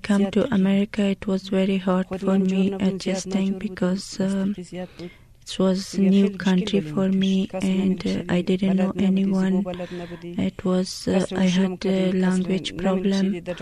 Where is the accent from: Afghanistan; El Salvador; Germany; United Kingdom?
Afghanistan; Jaghori, Ghazni; English is a second language; moved away as an adult; also born or lived in Indonesia; now in United States; I'm from Afghanistan, province Ghazni, and my village name is Jaghori.